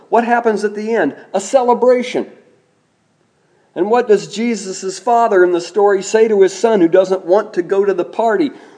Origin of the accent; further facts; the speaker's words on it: Midwest, United States; I ought to know, I grew up in the Christian tradition in the Midwest.